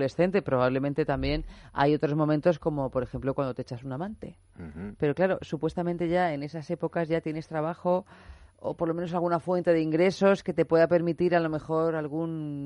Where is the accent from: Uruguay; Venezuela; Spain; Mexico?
Spain; Albacete, Castilla-La Mancha; yo soy de Albacete.